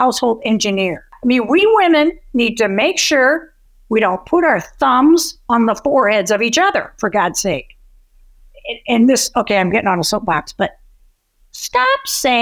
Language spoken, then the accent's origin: English; Omaha, Nebraska, United States; I'm from Omaha, but I know of that mayor, but I don't know any details.